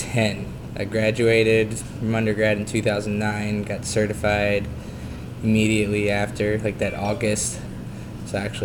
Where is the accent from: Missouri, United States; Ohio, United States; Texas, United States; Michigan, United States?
Ohio, United States; Cincinnati; I'm from the Cincinnati area